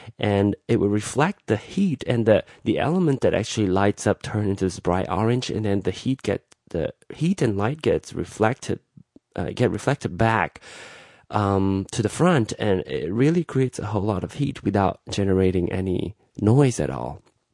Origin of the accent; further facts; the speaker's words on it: Malaysia; now in United States; I'm from Malaysia